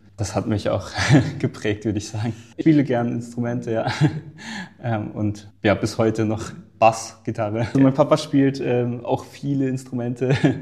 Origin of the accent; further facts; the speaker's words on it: Eimeldingen, Baden-Württemberg, Germany; Genau, ich wohne jetzt in Eimelding, in Lörrach geboren und in Eimelding aufgewachsen